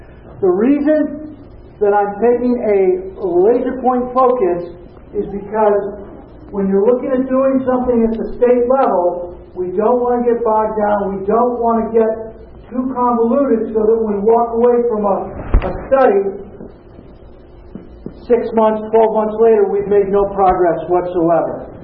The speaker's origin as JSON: {"language": "English", "town": "Newcastle", "region": "Maine", "country": "United States", "said": "I'm from Newcastle, and I represent the towns along the Damascotta River and Monhegan Island."}